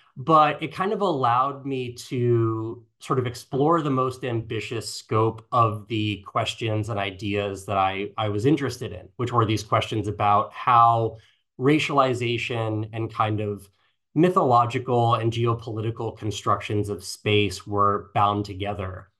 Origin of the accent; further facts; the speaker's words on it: Massachusetts, United States; I'm originally from Massachusetts, where I grew up, and I went to the University of Massachusetts there.